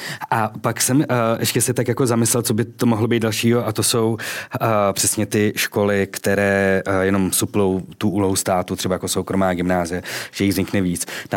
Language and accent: Czech; Litvínov, Ústí nad Labem Region, Czechia; jsem vyrostl v Litvínově u Litvínova, takže jsem chodil do školy Chemopetrolu